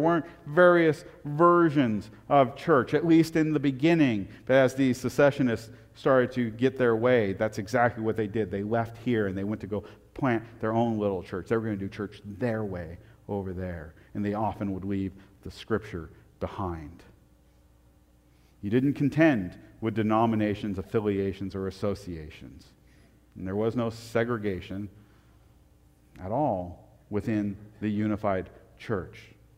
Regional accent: Portland, United States; I grew up in Portland.

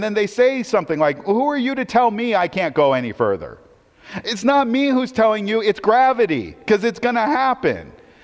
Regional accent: Portland, United States; I grew up in Portland.

